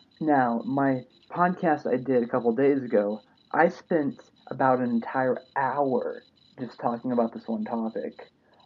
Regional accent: Albuquerque, New Mexico, United States; I'm from Albuquerque originally. It is my hometown. I was born and raised there. I'm a native New Mexican

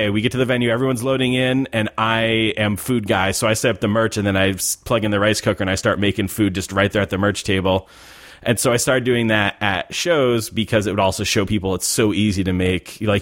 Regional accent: Texas, United States; there's this stereotype of like, well, I'm from Texas and I just eat meat all day long.

